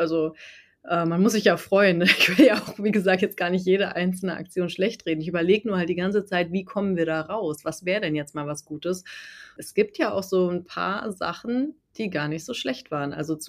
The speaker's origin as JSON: {"language": "German", "region": "West Germany", "country": "Germany", "tie": "born or raised there", "said": "ich bin auch als Westdeutsche aufgewachsen"}